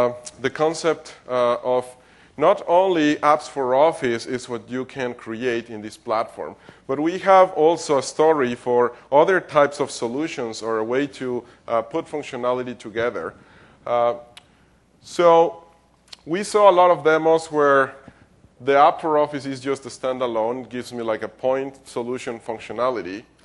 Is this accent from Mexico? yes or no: yes; Mexico; English is a second language; Like, for example, I'm from Mexico.